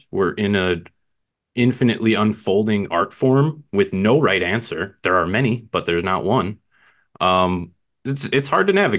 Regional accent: Chicago, Illinois, United States; I'm from Chicago.

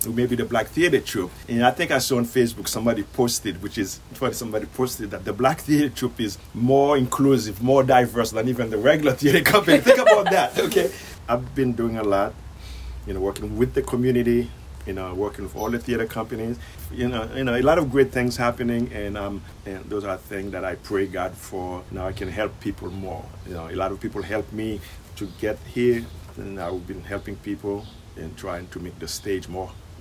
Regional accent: Haiti; now in New York City, United States; I'm originally from Haiti. I moved up here in 1982. I live in New York City

